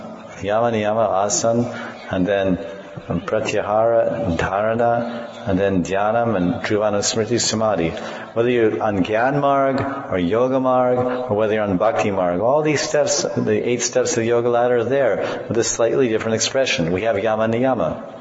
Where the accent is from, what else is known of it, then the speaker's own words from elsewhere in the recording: Vrindavan, Uttar Pradesh, India; I'm from Vrindavan, and I'm a Gaudiya Vaishnava.